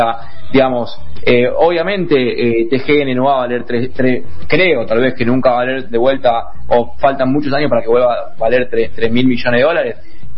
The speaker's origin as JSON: {"language": "Spanish", "region": "Corrientes", "country": "Argentina", "said": "Soy del interior de Argentina, de Corrientes"}